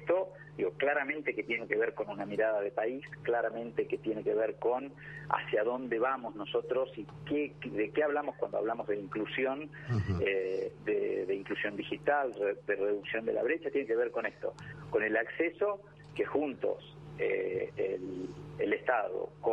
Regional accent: Salta, Argentina; me escucharán la tonada, digo, yo vengo de Salta, en el norte argentino

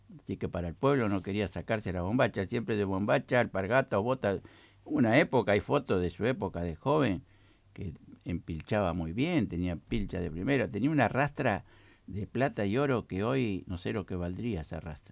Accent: Jacinto Arau, La Pampa, Argentina; born there; Nosotros, hasta que yo nací en Jacinto Arau, era el número 11 de la familia.

